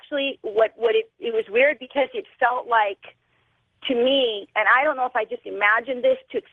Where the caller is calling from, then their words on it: Fort Worth, Texas, United States; I'm calling from Fort Worth.